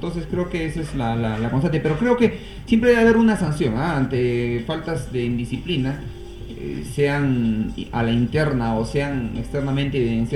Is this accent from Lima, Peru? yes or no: no; Arequipa, Peru; porque también soy de Arequipa